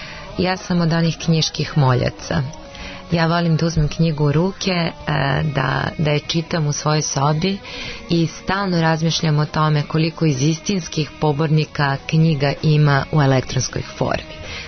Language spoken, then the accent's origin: Serbian; Serbia; Dobro, rekao, ja sam iz Srbije